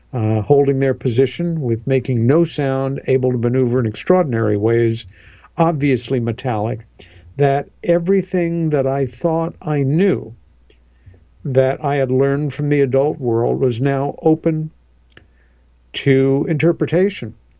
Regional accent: New York, United States; the childhood UFO sighting that I had with my sister Helen over the house that we grew up in on Long Island, New York

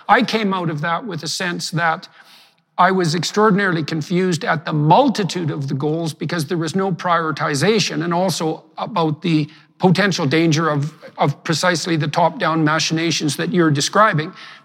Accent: Alberta, Canada; as a Canadian, I come from this little town in northern Alberta, which is only about 50 years old.

